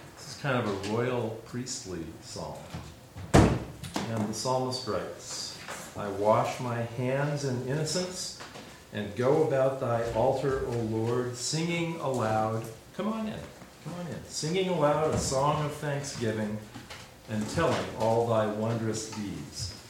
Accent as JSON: {"language": "English", "town": "Nashville", "region": "Tennessee", "country": "United States", "said": "I'm from Nashville."}